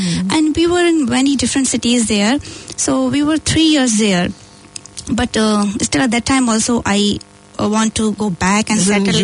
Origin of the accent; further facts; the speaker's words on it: Aligarh, Uttar Pradesh, India; I'm from North India, actually. I came from a small town there. So yeah, it's close to Delhi.